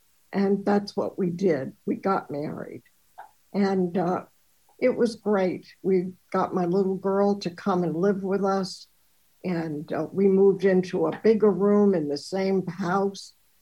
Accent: Amityville, New York, United States; also born or lived in Brooklyn; I was born in Brooklyn, New York. You can tell from the accent. I haven't really lost it. But I was brought up in Amityville, Long Island.

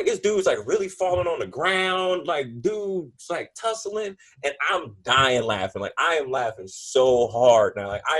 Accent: California, United States; Like, I ain't from out here. I'm from Cali.

